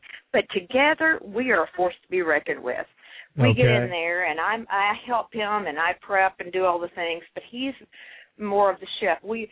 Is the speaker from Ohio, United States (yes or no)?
no; Kentucky, United States; I was raised in Kentucky, so I love country cooking.